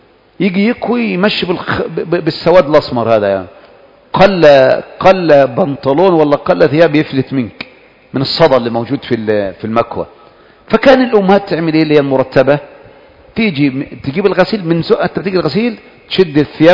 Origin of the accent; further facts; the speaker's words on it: Gaza, Gaza Strip, Palestine; وأنا من أهل غزة